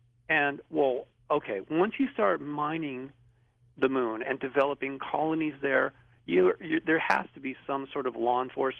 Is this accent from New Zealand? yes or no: no; Malibu, California, United States; I'm growing up in Malibu, and I know my parents